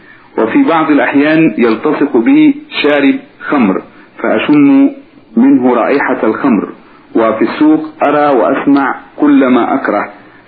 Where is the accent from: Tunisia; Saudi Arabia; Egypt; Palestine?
Tunisia; يوجد عندنا في تونس الفساد بأنواعه وأشكاله، وأنا كشاب مسلم أقرأ في المعهد